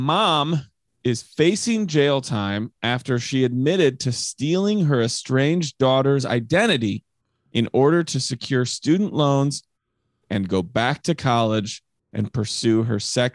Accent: Rochelle, Illinois, United States; If this was somebody in my hometown in Rochelle, Illinois, I would just be like, look, just drive down to Champaign, right?

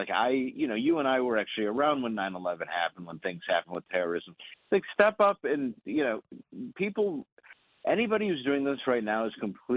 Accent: Detroit, Michigan, United States; I'm from Detroit, so I grew up right by Dearborn.

